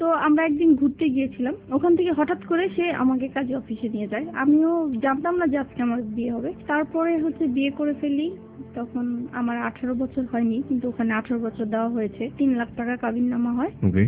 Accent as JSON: {"language": "Bangla", "town": "Dhaka", "region": "Dhaka Division", "country": "Bangladesh", "tie": "born or raised there", "said": "যেহেতু ঢাকায় বড় হয়েছি"}